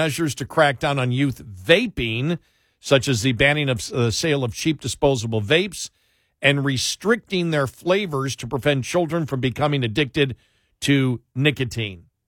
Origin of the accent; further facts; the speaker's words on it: Buffalo, New York, United States; And it was snowing, and I'm dressed really warm, and I'm from Buffalo, and it was like light falling snow, and it was just perfect.